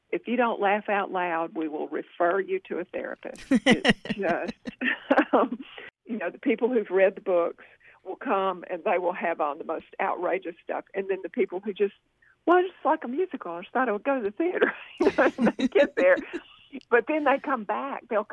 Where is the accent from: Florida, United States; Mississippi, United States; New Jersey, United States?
Mississippi, United States; Jackson; I grew up in South Jackson, which is true